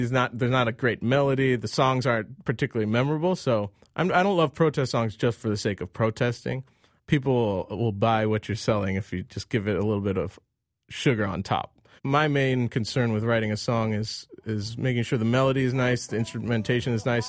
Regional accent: St. Louis, Missouri, United States; and I was born there in St. Louis. In certain ways, I was one of only a handful, seemingly, of South Asian people or Asian people in St. Louis in the 80s.

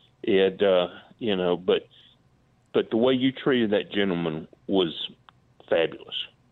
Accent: Starkville, Mississippi, United States; We're from Starkville, actually.

